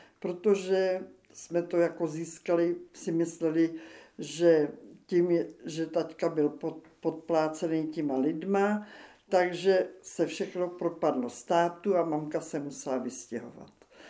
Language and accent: Czech; Štoky, Vysočina Region, Czechia; born there; já jsem se narodila ve Štokách 10.6.44